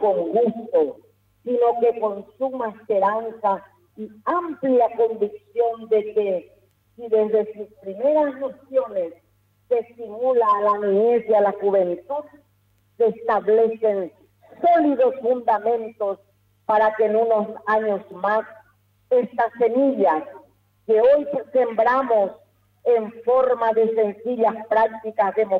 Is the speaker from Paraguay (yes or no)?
yes; Paraguay; como madre, como docente, pero por sobre todo como paraguaya